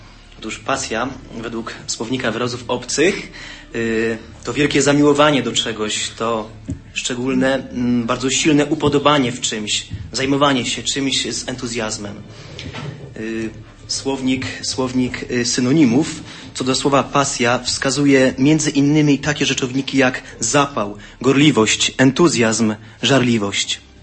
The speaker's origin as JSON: {"language": "Polish", "region": "Lesser Poland", "country": "Poland", "said": "spod stolic, spod Krakowem."}